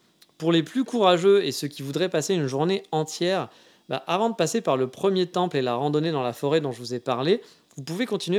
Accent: France; vu que j'adore râler, je suis français, hein

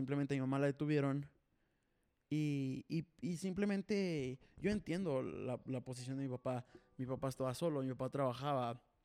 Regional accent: United States; yo como había pasado la mayor parte de mi infancia en Estados Unidos

